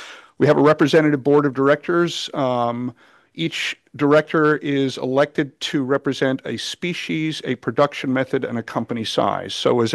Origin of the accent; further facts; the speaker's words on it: Gardner, Maine, United States; I'm the Executive Director of the Maine Aquaculture Association. I come from Gardner.